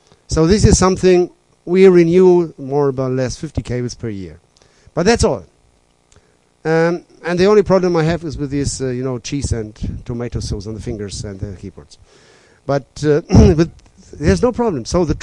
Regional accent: Germany; English is a second language; moved away as an adult; now in Norway; I know here in Norway, I come from Germany.

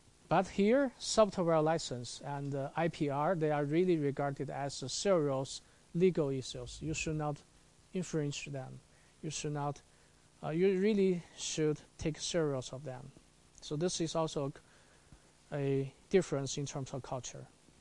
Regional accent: China; English is a second language; For example, I came from China.

